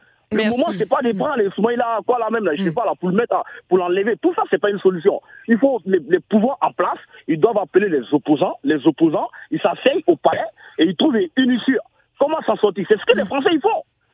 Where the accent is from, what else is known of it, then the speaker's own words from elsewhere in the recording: Mali; Au Mali, on n'a pas besoin. Moi, je suis malien, on n'a pas besoin.